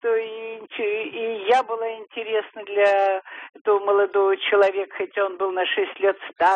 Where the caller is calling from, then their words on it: Moscow, Russia; я из Москвы.